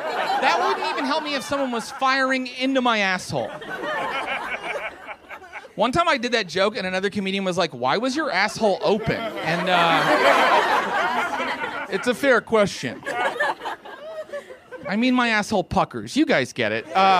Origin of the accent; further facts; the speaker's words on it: West Virginia, United States; But I mentioned I'm from West Virginia, and I really want people to understand what that's like.